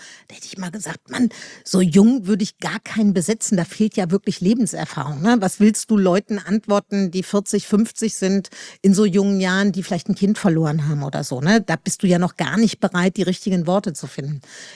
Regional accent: Meerbusch, North Rhine-Westphalia, Germany; now in Berlin, Germany; ich komme aus Meerbusch, das ist ein kleines Dorf in Nordrhein-Westfalen. Da ist alles ein bisschen langsamer und ruhiger und netter.

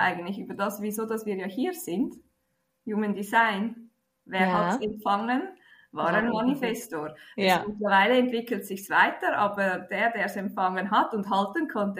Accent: Switzerland; German is a second language; Man hört's, ich bin nicht Muttersprachlerin Deutsch, ich komme aus der Schweiz.

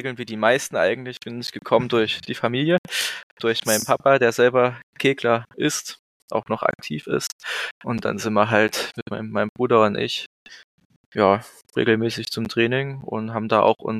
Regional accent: Rudolstadt, Thuringia, Germany; also born or lived in Erfurt; wir wollten uns hier halt niederlassen in Rudolstadt und es ist meine Heimat, wir fühlen uns hier wohl, haben uns damals auch bewusst für Rudolstadt entschieden, weil wir vorher in Erfurt gelebt haben, wo ich studiert habe und noch gearbeitet habe.

